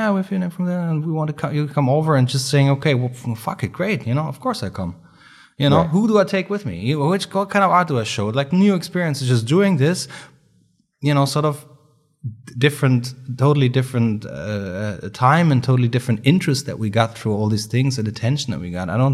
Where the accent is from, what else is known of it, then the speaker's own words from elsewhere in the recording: Germany; We're from Germany